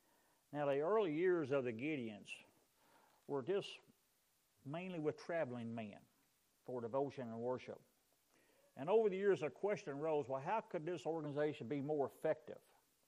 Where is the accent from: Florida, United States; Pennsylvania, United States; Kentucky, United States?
Kentucky, United States; Elizabethtown; I'm from Elizabethtown and had a nice drive down.